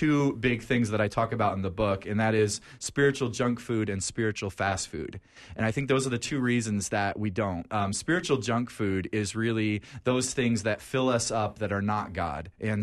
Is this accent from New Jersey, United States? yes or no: yes; New Jersey, United States; I mean, I grew up on the East Coast, so right outside